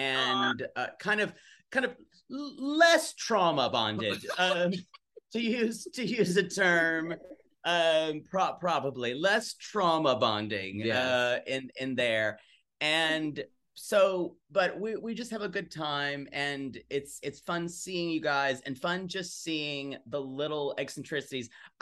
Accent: the South, United States; accent: Southern; I've tried to unsouthern my accent, and but certain times, if I've had like 2 glasses of wine, it goes out the window.

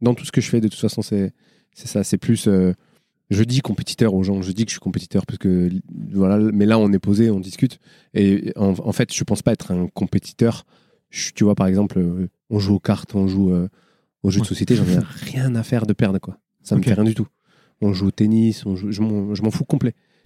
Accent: Marseille, Provence-Alpes-Côte d'Azur, France; Je viens des quartiers nord de Marseille, mais je ne viens pas du ruisseau.

